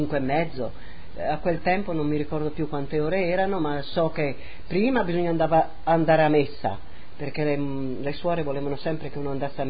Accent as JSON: {"language": "Italian", "town": "Precenicco", "region": "Friuli-Venezia Giulia", "country": "Italy", "tie": "born there", "said": "sono nata a Preccenico il 31 ottobre del 1935. Mio padre e mia madre erano di Preccenico"}